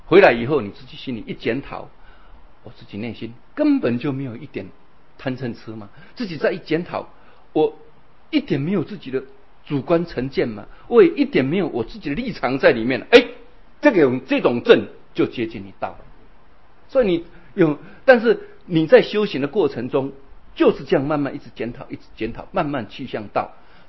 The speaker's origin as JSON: {"language": "Chinese", "country": "China", "said": "所以我们中国人讲了，过犹不及啊。"}